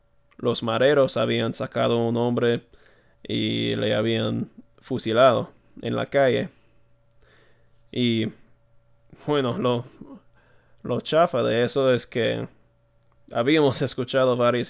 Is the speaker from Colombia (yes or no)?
no; United States; creo que como un estadounidense no puedo comprender perfectamente